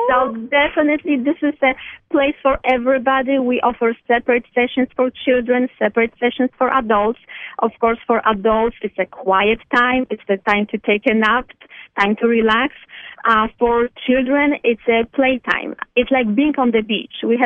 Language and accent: English; Poland; English is a second language; as you can easily hear, I wasn't born here. I'm originally from Poland